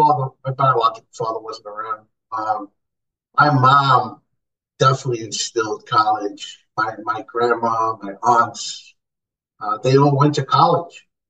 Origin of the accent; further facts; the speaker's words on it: New York, United States; But, I mean, growing up in New York was awesome. I mean, I wouldn't have changed that for anything else in the world. And I loved growing up in New York in the 80s and 90s.